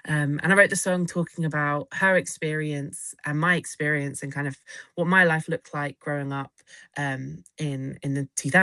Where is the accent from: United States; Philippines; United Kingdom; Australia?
United Kingdom; East of England; now in Leeds, United Kingdom; But I grew up in Bedfordshire, and kind of, I think because of touring, I feel like I'm based in Leeds